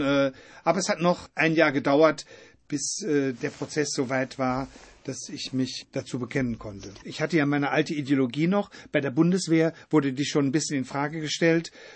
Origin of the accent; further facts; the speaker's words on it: North Rhine-Westphalia, Germany; Ich bin auf dem Bauernhof aufgewachsen